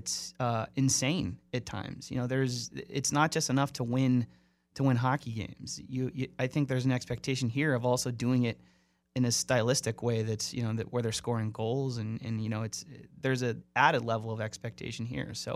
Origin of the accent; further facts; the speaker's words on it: Pittsburgh, Pennsylvania, United States; I was in high school. I grew up in Greenfield.